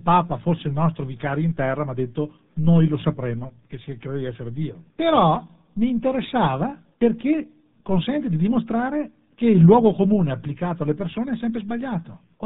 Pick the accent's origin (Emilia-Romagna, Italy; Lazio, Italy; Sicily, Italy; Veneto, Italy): Veneto, Italy; Verona; perché sono di Verona